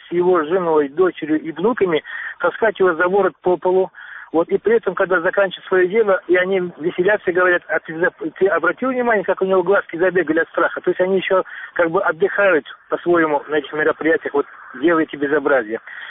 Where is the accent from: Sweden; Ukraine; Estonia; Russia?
Ukraine; Crimea; Я сам тогда рос в Крыму, мне было 9 лет, когда мы сюда приехали в Крым, 69-е и дальше сюда вот годы.